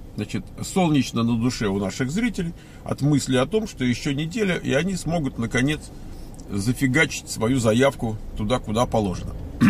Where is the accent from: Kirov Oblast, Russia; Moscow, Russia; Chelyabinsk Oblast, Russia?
Moscow, Russia; born there; Вот я лично родился в Москве, столице нашей родины, ну, вот той, СССР.